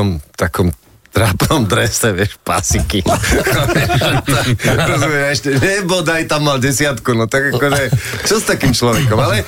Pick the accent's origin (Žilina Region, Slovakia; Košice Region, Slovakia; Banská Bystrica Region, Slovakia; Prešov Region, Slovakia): Košice Region, Slovakia; Michalovce; tak aj my s Miňom sme z Michaloviec, no čo?